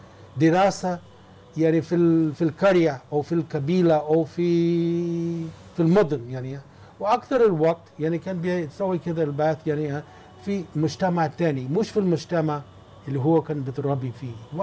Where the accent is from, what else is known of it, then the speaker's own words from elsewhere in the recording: United States; Arabic is a second language; انا من الاساس من الامريكان، انا امريكي والعيله حقتي انا يعني من امريكا في 400 سنه من مبتي